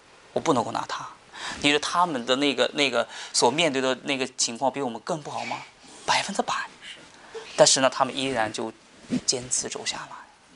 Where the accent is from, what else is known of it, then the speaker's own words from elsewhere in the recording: Shanxi, China; 但是我们是我们山西人，我们知道在山西死了好多宣教士